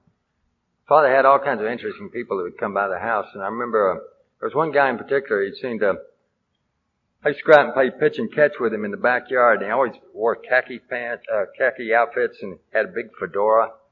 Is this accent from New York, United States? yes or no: no; Dallas, Texas, United States; born there; I was born in Dallas, Texas. All right. Actually, a part of Dallas that was called Highland Park.